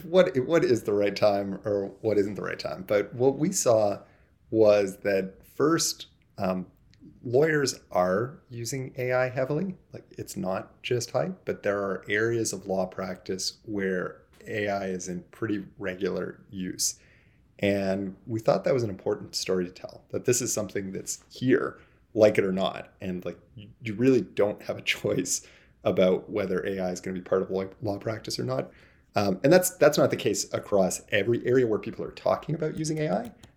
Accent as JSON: {"language": "English", "town": "Toronto", "region": "Ontario", "country": "Canada", "said": "I'm from Toronto, and the vast bulk of our people are here"}